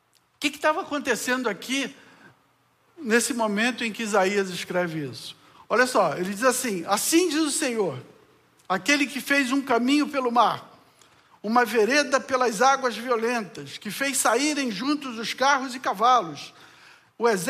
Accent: Rio de Janeiro, Brazil; Eu vim do Rio de Janeiro para cá em 2009. Aí passei 2 anos aqui em São Francisco, aí fui para Schroeder. Aí passei 1 ano e meio em Schroeder, fui para Lages. E voltei para cá em julho de 2015.

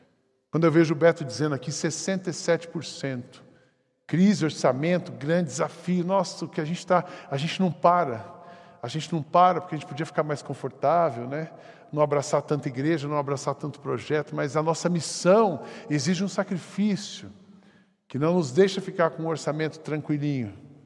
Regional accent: São José dos Campos, São Paulo, Brazil; eu sou de São José dos Campos, e essa amiga de lá também

